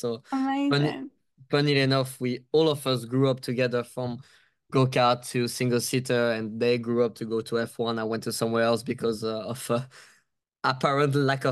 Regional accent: Paris, Île-de-France, France; Yeah, as you said, born and raised in Paris, started go-kart like I would say many other drivers.

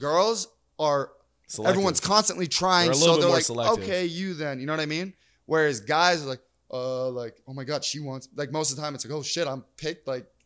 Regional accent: United States; I obviously have never even thought that way because I'm American.

